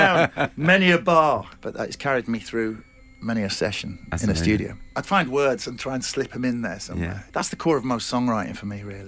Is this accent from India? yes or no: no; Stretford, North West England, United Kingdom; born there; Oh, yeah. Yeah, I was born in Stretford.